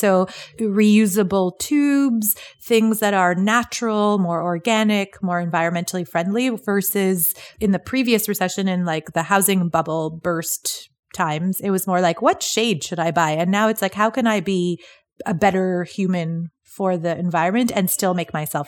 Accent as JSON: {"language": "English", "country": "Canada", "said": "being Canadian"}